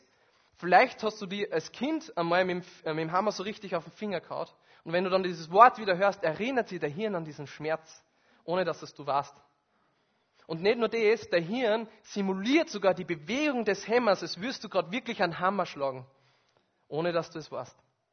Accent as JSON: {"language": "German", "country": "Austria", "said": "Rente war dabei, bei uns in Österreich würde man Pension sagen"}